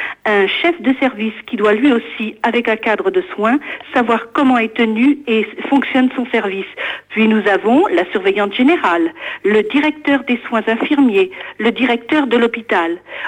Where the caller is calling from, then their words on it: Pays de la Loire, France; de Annay-en-Ménéan, en Loire-Atlantique. Je suis infirmière à la retraite